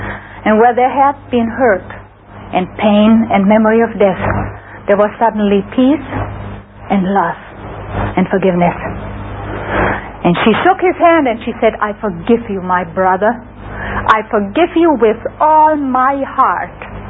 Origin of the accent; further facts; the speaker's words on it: Czechia; first language German; English is a second language; I'm from Czechoslovakia. My mother tongue is German.